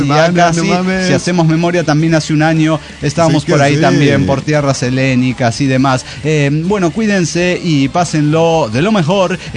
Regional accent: Mexico City, Mexico; Yo también, soy tehuacanense. Digo, no, tehuacanera. En realidad no, soy de Ciudad de México.

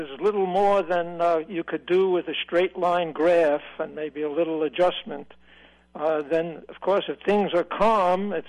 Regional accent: Brooklyn, New York, United States; I'm from Brooklyn, of course.

